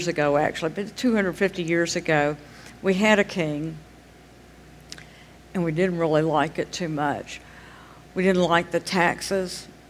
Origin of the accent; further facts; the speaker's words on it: United States; I'm glad I'm an American.